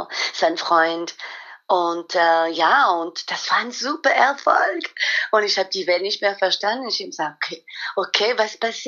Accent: Paris, Île-de-France, France; German is a second language; now in Germany; Ich bin mit der Schule aus Paris gekommen und ich musste ein Praktikum im Ausland wählen.

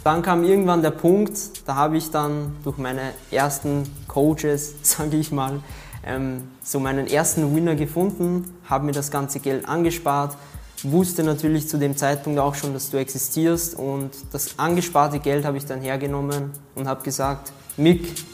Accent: Linz, Upper Austria, Austria; ich komme aus Linz, Österreich

